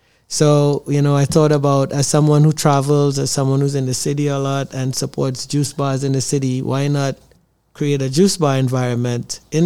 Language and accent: English; Trinidad & Tobago; I'm from Trinidad and Tobago and we were raised with elders, and we have a disposition where we don't quit.